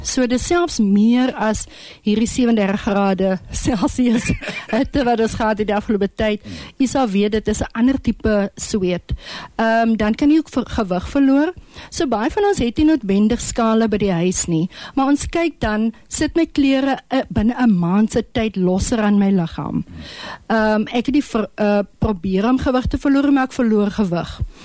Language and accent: Afrikaans; Northern Cape, South Africa; Ek is gebore in Namakwaland. Ek het die groot geword, skool gegaan, bietjie weggegaan en ek is van 2020 alweer terug in Namakwaland, so dit is goed om by die huis te wees.